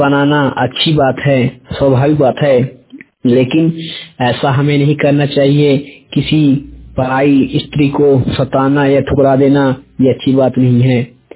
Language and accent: Hindi; Sidhi, Madhya Pradesh, India; मैं सीधी जिले मध्य प्रदेश से आया हूँ बात करने।